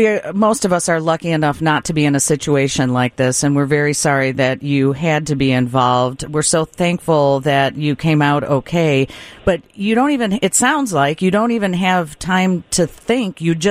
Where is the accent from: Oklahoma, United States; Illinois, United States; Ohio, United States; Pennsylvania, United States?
Illinois, United States; Chicago; We're from Chicago.